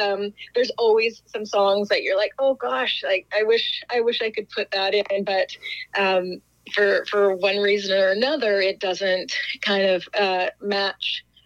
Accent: Canada; So highlighting the Canadian contribution and to that was really important to me as a Canadian.

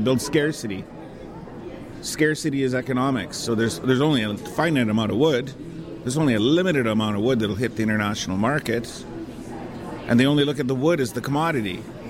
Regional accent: Edson, Alberta, Canada; also born or lived in Brampton, Canada; I'm an Indigenous practicing professional forester. I was born in Brampton, Ontario, raised in Edson, Alberta for most of my life to high school.

